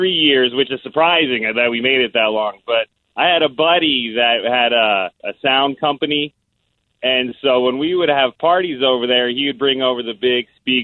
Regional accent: Denver, Colorado, United States; Okay, so I grew up in Denver. I've been out here for about 5 years now.

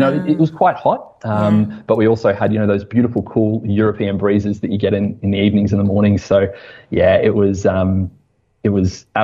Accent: Australia; I'm Australian, if you can tell.

